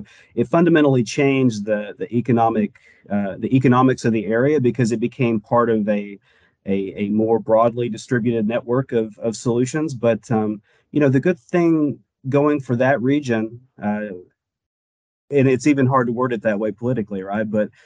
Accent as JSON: {"language": "English", "town": "Dalton", "region": "Georgia", "country": "United States", "tie": "born or raised there", "said": "growing up in and around the Dalton area in the 80s was like sort of like Bart Simpson and Lisa Simpson growing up in Springfield"}